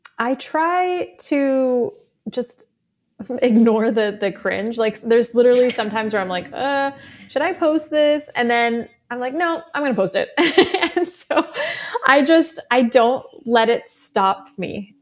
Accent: Canada; My sisters grew up in Iran. I grew up in Canada.

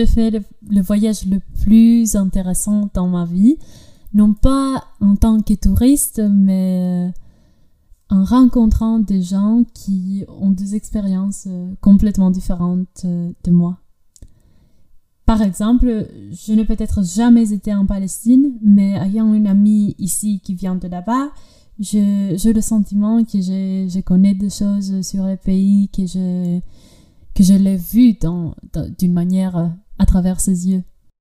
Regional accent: Greece; j'ai 25 ans et je viens de Grèce.

